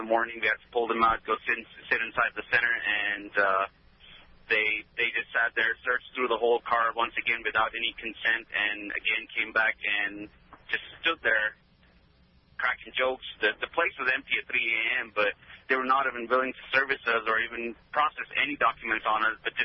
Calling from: Overland Park, Kansas, United States; I'm calling from Overland Park.

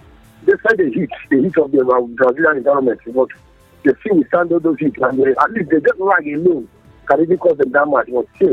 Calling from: Sulawesi, Indonesia; I'm calling from Sulawesi.

